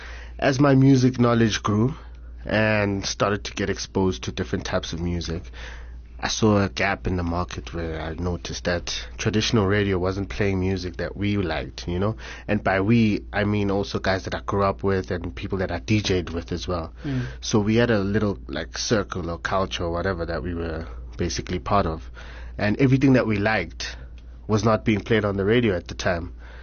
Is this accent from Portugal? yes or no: no; Soweto, Gauteng, South Africa; man, is just a normal kid from the hood, born and raised in Soweto, Orlando West to be specific. Spent most of my life there. Went to school here in town